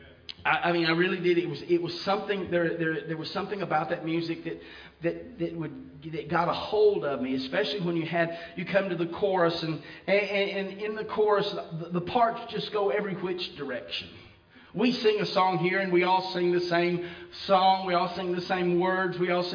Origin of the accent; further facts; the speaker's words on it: Piedmont, Alabama, United States; I grew up little town in Alabama called Piedmont, Alabama.